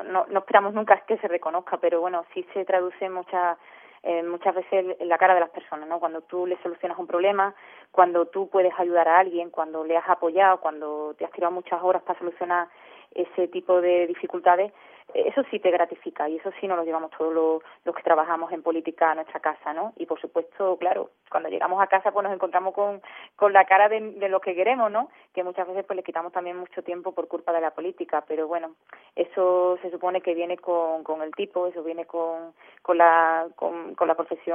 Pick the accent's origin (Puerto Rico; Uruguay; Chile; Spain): Spain; Écija, Andalusia; porque yo soy de Écija, entonces tenía que estudiar fuera, en Sevilla, a 100 kilómetros de mi pueblo, ¿no?